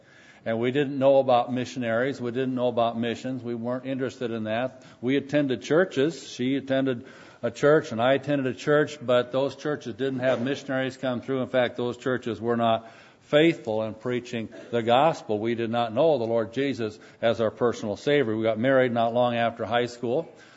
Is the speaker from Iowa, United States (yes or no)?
yes; Iowa, United States; Barbara and I grew up in Butler County, Iowa, northern part of the state. She grew up in a little town of 100 people, and I grew up on a farm.